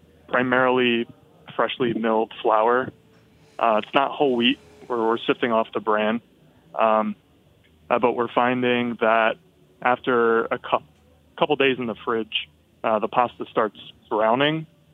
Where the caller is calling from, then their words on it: Philadelphia, Pennsylvania, United States; I'm calling from Philly.